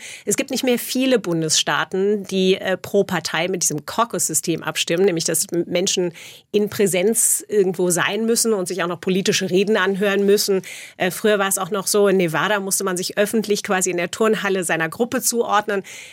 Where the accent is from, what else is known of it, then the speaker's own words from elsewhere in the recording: Wiesbaden, Hesse, Germany; Das erinnert mich genau an meine Jugend in Wiesbaden, so 13, 14.